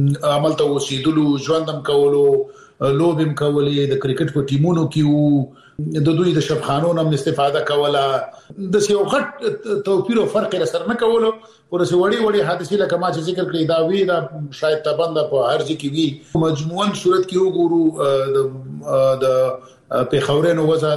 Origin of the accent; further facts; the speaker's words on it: Peshawar, Khyber Pakhtunkhwa, Pakistan; زه پېښور کې د اول سیب نه نیولې تر 12 پورې مالته درس ویلې دی.